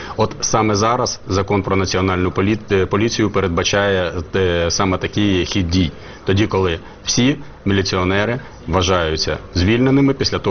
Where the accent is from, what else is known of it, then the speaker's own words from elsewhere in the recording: Kharkiv, Kharkiv Oblast, Ukraine; У Харкові, в Харківській області, моїй рідній області